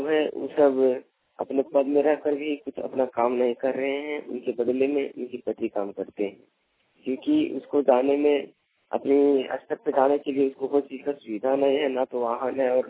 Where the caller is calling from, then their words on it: Jharkhand, India; मैं ग्राम पर्सन थाना जैंगाबाद जिला गिरिडीह से बोल रहा हूँ।